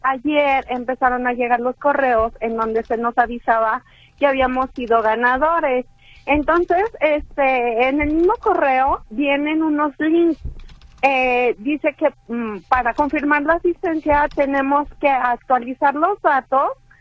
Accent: Tepatitlán, Jalisco, Mexico; yo soy de Tepatitlán, lo hicieron de los ganadores que vamos desde aquí, desde Tepatitlán

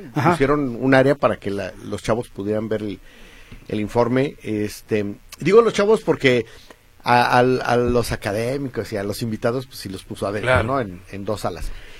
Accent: Iztapalapa, Mexico City, Mexico; yo soy de Iztapalapa.

